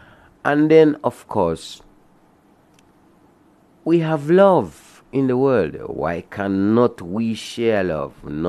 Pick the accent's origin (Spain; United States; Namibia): Namibia; born there; I was born in Ovambaland, you know